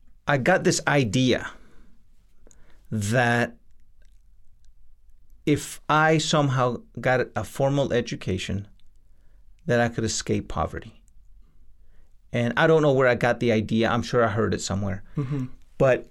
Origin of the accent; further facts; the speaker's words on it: El Salvador; I was born and raised in Central America. I was born and raised in El Salvador. So life was poor.